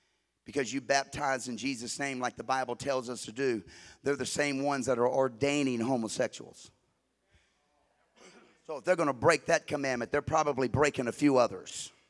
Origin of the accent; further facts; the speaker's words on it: Louisiana, United States; Now, I love shellfish. I'm Cajun. I love crawfish.